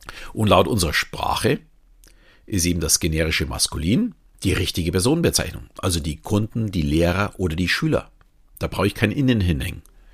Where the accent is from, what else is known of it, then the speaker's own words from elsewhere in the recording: Bavaria, Germany; Und wenn mir jemand sagt, ich bin Bayer, nehme ich dieses auch nicht als Beleidigung an.